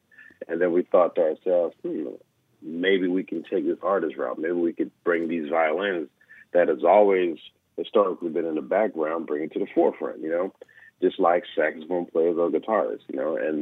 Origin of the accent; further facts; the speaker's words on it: Fort Lauderdale, Florida, United States; because we were from South Florida, we're from Fort Lauderdale.